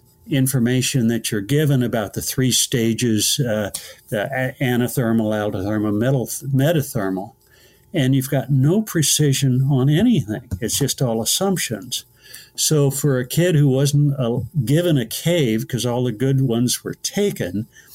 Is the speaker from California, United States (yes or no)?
yes; California, United States; one of the coolest ones to me growing up in California, I had a thing about California missions.